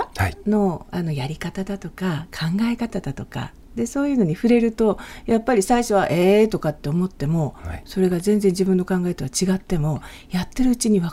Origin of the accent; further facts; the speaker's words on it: Ishigaki, Okinawa, Japan; 私石垣出身だから言いますけど、